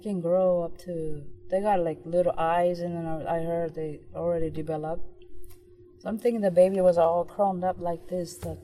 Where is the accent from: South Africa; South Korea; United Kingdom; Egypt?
South Korea; English is a second language; now in United States; When I was growing up in Korea, we babysat everybody's baby.